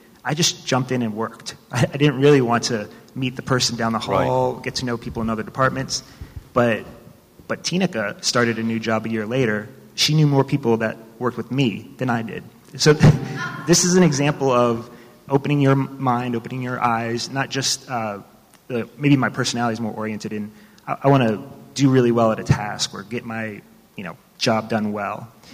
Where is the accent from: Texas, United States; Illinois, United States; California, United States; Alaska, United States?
Illinois, United States; Chicago; Yeah, I mean, I want to highlight, I'm from Chicago originally.